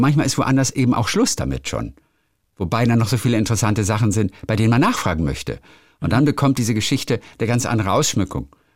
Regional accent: Lübeck, Schleswig-Holstein, Germany; aber ich komme aus Lübeck.

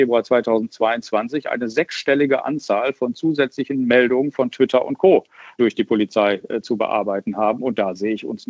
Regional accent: North Rhine-Westphalia, Germany; Ich beobachte das in Nordrhein-Westfalen zum Beispiel, mein Heimatbundesland, sehr intensiv

